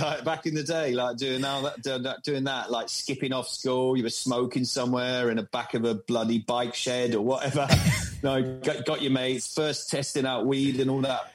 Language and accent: English; Bournemouth, South West England, United Kingdom; accent: London and Bournemouth mix; also born or lived in Croydon; Our family was always back and forth between Croydon and Bournemouth. My accent is actually a mixture between London and Bournemouth.